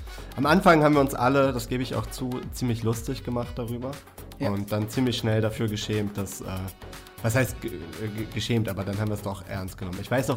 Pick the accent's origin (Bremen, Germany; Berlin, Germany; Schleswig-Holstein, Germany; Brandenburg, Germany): Schleswig-Holstein, Germany; Kiel; weil wir kommen ja aus Kiel